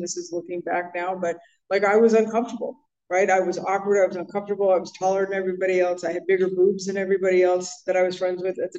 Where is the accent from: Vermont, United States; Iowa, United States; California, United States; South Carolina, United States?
California, United States; I grew up in the San Fernando Valley.